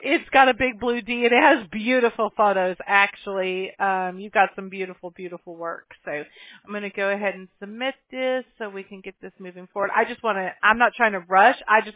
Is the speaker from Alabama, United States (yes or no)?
yes; Mobile, Alabama, United States; born there; No, I was born in Mobile, Alabama.